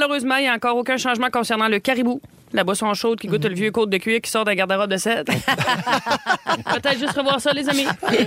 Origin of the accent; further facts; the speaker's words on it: Gaspé, Quebec, Canada; moi, je me rappelle même quand j'étais jeune à Gaspé, il y en a qui y allaient pendant la semaine de relâche.